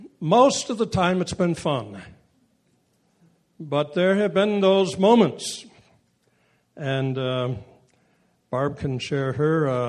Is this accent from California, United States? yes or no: yes; California, United States; and I had just taken a very troubled church in the Detroit area of Michigan, and it was winter, and we're from California.